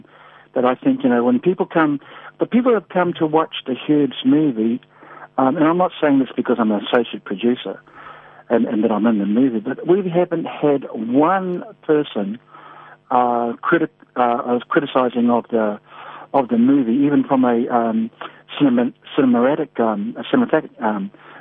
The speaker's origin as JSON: {"language": "English", "country": "New Zealand", "said": "And what's concerning me as Kiwi is that how can someone be, in his room for 8 weeks and no one knew that he was dead?"}